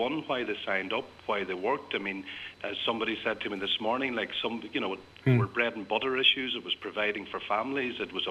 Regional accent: Ireland; I'm certainly, as an Irishman, I'm not going to speak on behalf of the British.

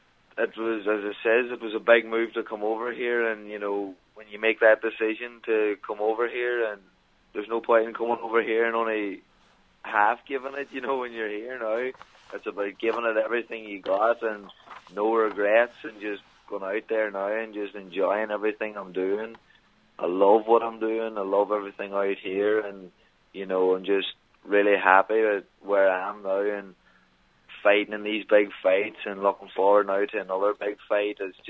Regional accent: County Donegal, Ireland; now in Los Angeles, United States; I'm over here from Ireland, as we all know, up in Donegal. To come over here to LA, it's a big change, so it is.

